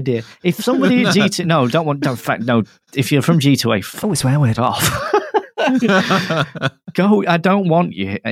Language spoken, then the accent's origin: English; Manchester, North West England, United Kingdom; Seriously, I was born in Manchester.